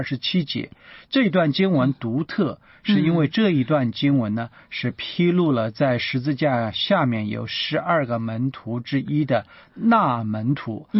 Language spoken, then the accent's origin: Chinese; China; 嗯，那么我们中国人讲家仍然是非常重要。